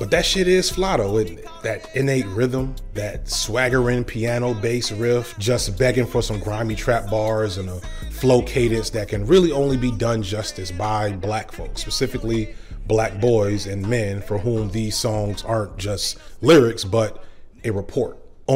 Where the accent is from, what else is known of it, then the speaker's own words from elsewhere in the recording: Illinois, United States; I remembered seeing it when I was a little boy, his same age, growing up in the Chicago suburbs.